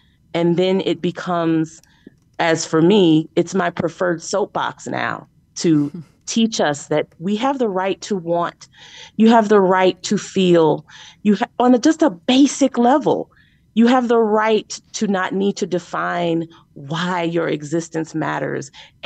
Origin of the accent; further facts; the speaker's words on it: Chicago, Illinois, United States; I am from Chicago, which is historically a very racially separated city.